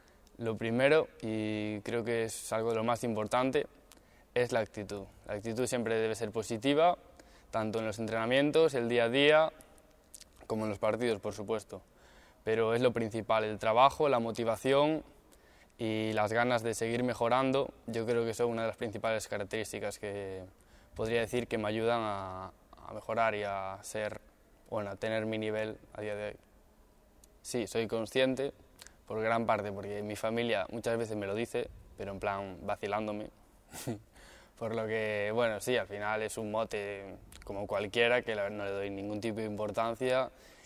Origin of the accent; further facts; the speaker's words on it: Boiro, Galicia, Spain; Llegó en un verano, en Boiro, allí en mi pueblo donde soy.